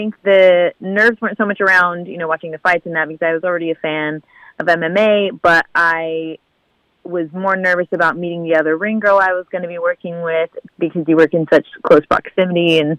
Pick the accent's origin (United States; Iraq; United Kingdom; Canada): United States; California; Orange County, California.